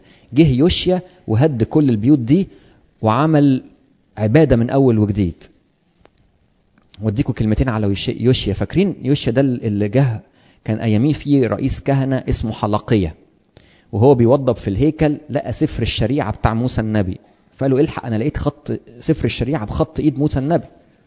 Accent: Egypt; وخدوه جابوه هنا عندنا في مصر

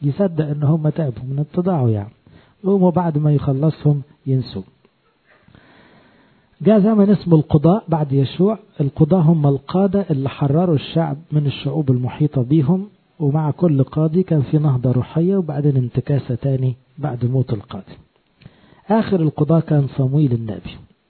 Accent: Egypt; دي حاجة فخر لينا كمصريين أن موسى النبي مصري الجنسية

